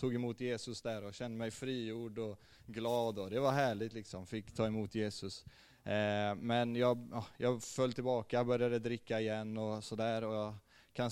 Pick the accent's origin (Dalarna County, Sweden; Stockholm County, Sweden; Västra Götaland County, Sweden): Västra Götaland County, Sweden; Ljungskile; Jag är 25 år gammal. Jag kommer från Ljungskile. Och ja, jag kommer också från ett kristet hem kan man säga.